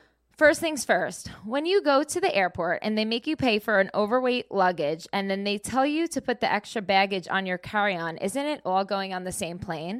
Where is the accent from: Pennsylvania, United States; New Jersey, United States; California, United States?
New Jersey, United States; Jersey's obviously always my favorite because I'm from Jersey.